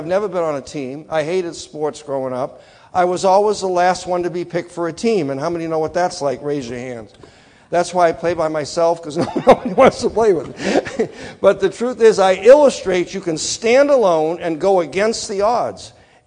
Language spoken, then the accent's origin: English; Massachusetts, United States; I'm from Massachusetts, we parked the car up there, and Boston area, you'll probably notice that as I speak.